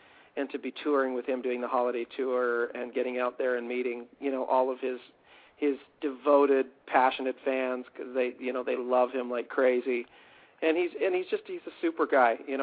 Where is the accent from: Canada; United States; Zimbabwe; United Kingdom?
Canada; Toronto, Ontario; I'm in Toronto. I'm a Canadian.